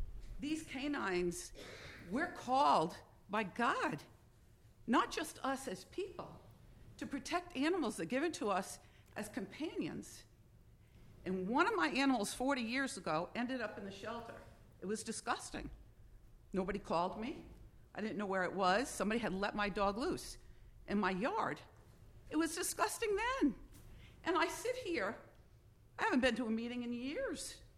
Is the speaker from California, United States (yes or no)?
no; New London, Connecticut, United States; I grew up in New London. My husband and I traveled, lived in many states, many towns